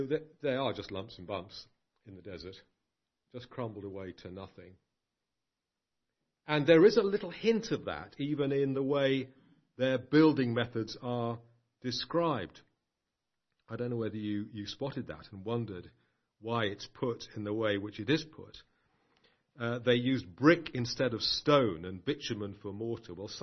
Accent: London, United Kingdom; The city I know best is London. I was brought up in North London.

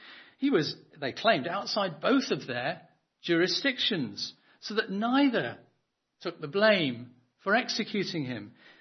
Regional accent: United Kingdom; My passport says I'm British

